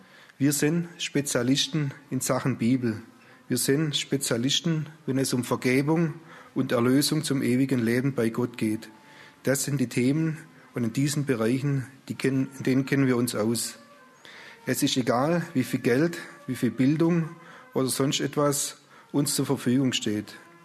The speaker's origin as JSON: {"language": "German", "region": "Baden-Württemberg", "country": "Germany", "tie": "born there", "accent": "Swabian", "said": "Ihr habt sicher schon mitgekriegt, zu welchem Dialekt ich gehöre, wo ich geboren bin. Großbodwa, Hof und Lembach. Ich spreche Schwäbisch, hoffentlich ihr auch. Und auf der Bibelschule haben sie mir versucht, immer wieder den Dialekt abzugewöhnen."}